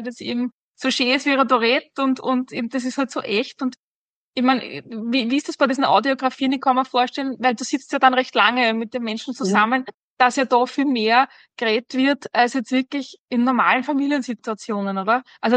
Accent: Nasswald, Lower Austria, Austria; bei uns in meiner Heimatgemeinde, wo ich herkomme, das ist Nasswald, ist ein berühmter Bergsteiger geboren, der Konrad Kain.

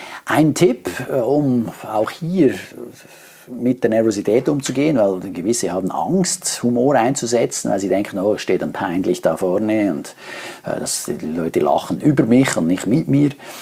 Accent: Switzerland; Bei uns in der Schweiz, da gibt es

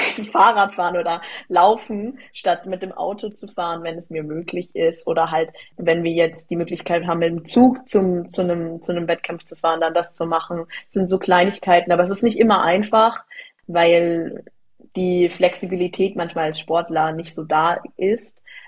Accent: Karlsruhe, Baden-Württemberg, Germany; born or raised there

